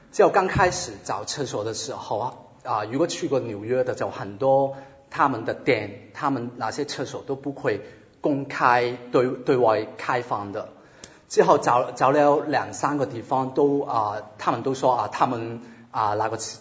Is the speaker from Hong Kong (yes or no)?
yes; Hong Kong; Chinese is a second language; 来自香港，所以国语一般般。